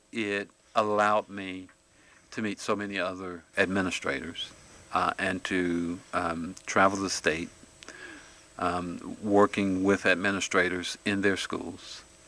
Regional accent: Chicago, Illinois, United States; I'm originally from Chicago.

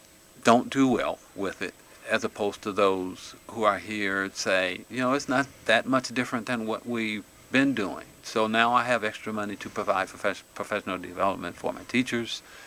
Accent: Chicago, Illinois, United States; I'm originally from Chicago.

